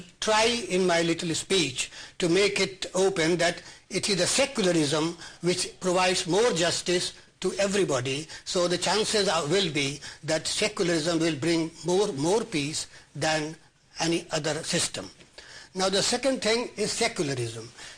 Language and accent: English; India; born there; I was born in India